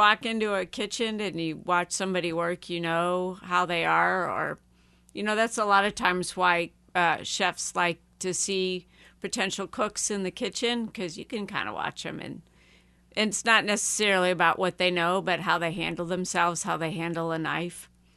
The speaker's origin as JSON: {"language": "English", "town": "Chicago", "region": "Illinois", "country": "United States", "said": "I'm originally from Chicago, so I've known him since over, I don't know, 20, 30 years ago now."}